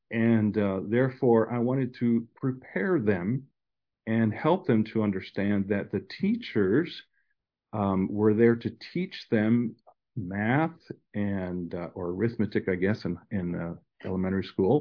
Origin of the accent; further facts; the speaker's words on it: Chile; English is a second language; I think it's because I grew up in Chile. Okay. So I'm very Latino.